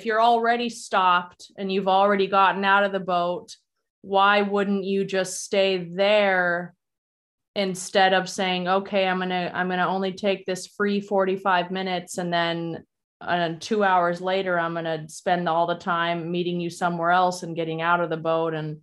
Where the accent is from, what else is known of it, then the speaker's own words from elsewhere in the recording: Oregon, United States; now in Mexico; of the Willamette River and realized like, oh, maybe I could even start an ultra endurance race in my hometown.